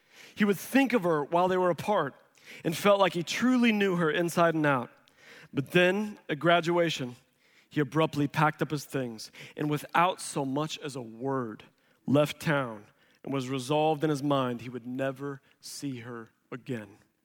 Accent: Missouri, United States; Growing up in Missouri, we'd be out fishing on Table Rock Lake.

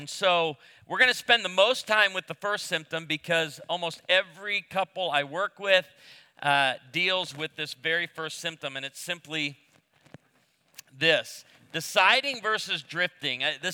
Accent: Illinois, United States; We do not know how to behave at the beach. I'm from Illinois.

